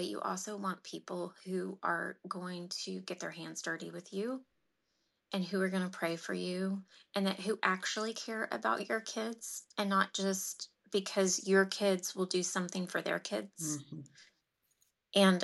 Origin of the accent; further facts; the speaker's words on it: Amarillo, Texas, United States; now in Dallas, United States; I see this more in Dallas. I grew up in Amarillo.